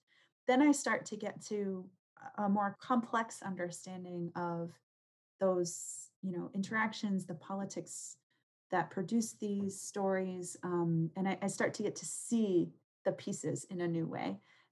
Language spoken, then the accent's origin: English; Maine, United States; You know, the site where Benedict Arnold stopped up the Kennebec River is my hometown, and that's imagined in particular ways where I'm from.